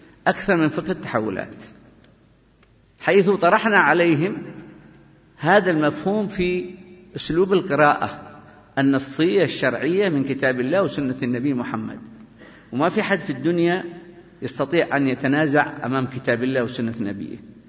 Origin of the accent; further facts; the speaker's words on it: Yemen; ونحن بلدنا اليمن، أنتم خاصة الشباب ربما لا تدركون